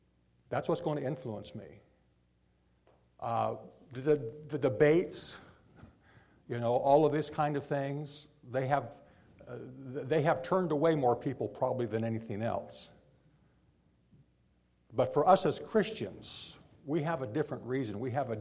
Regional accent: United States; born there; I'm patriotic. I'm thankful that I was born in America.

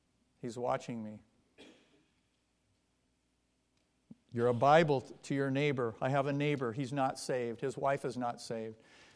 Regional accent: Richland, Washington, United States; I grew up with Jim in First Baptist Richland. I was one and he was one and a half.

